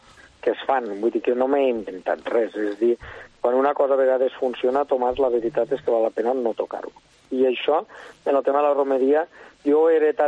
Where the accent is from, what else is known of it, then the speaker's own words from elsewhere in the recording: Roquetes, Catalonia, Spain; tant tu com jo, que els religions us poden saber, venim de Roquetes